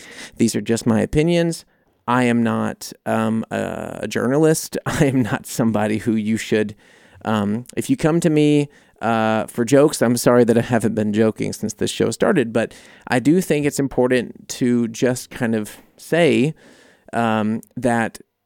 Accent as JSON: {"language": "English", "country": "United States", "tie": "born or raised there", "said": "as a kid growing up in the States, you always see videos of like, you know, the walk on the moon"}